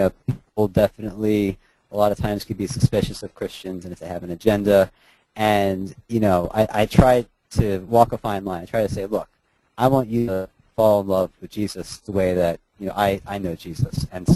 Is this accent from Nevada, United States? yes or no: no; Philadelphia, Pennsylvania, United States; I'm from Philadelphia originally